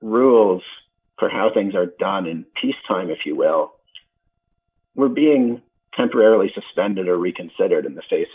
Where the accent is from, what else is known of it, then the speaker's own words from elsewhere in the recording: London, Ontario, Canada; I grew up in London.